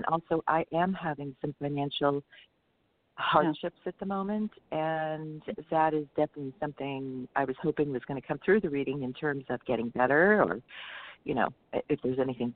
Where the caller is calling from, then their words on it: California, United States; I'm calling from Santa California.